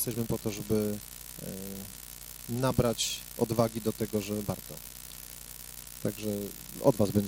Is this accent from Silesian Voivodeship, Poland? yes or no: yes; Chorzów, Silesian Voivodeship, Poland; jesteśmy z Chorzowa